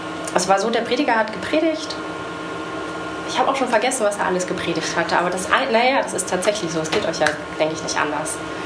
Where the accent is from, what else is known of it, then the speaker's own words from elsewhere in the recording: Zschopau, Saxony, Germany; also born or lived in Leipzig; geboren in Leipzig und dann war es aber so, dass ich nach der 4. Klasse im Erzgebirge bei Zschopau oder in Zschopau in die Schule gegangen bin, denn meine Eltern sind aus beruflichen Gründen dahin gezogen.